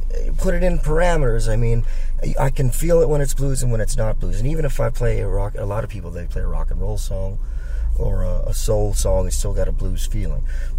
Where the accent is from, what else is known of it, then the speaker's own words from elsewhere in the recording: Atlanta, Georgia, United States; We're from Atlanta, so we started in Atlanta.